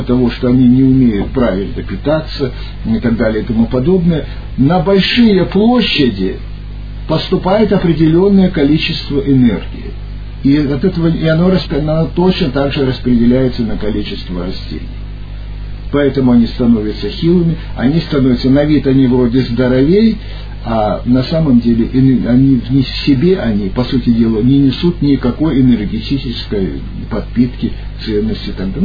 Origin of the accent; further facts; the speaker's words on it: Vladivostok, Primorsky Krai, Russia; born there; поскольку я родился во Владивостоке, там у нас раньше продавался на рынке дикий виноград.